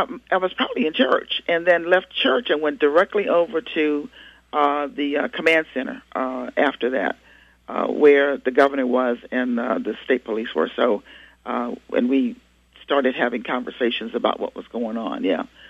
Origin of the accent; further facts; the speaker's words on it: Baton Rouge, Louisiana, United States; also born or lived in Ohio; but actually I'm a native of Baton Rouge, then moved to Ohio for about 18 years and came back home. So I was born here in Baton Rouge.